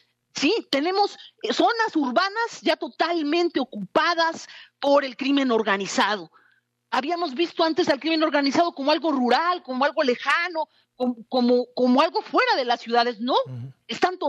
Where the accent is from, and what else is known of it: Mexico